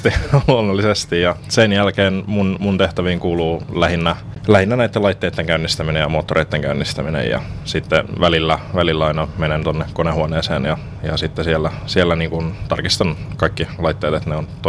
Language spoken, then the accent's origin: Finnish; Turku, Southwest Finland, Finland; Turusta, jos kaikista paikoista. Hiukan pitkä matka oli